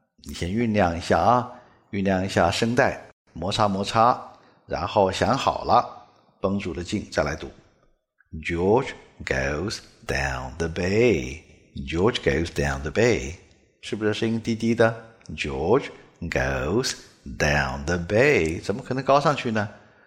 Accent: China; 作为中国人，我们说的都是汉语，主要是普通话，也有一些朋友会说方言。

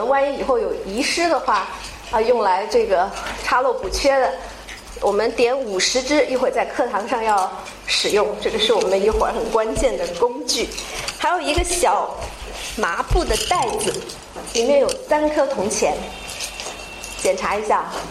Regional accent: Guangzhou, Guangdong, China; 我们都来自广州

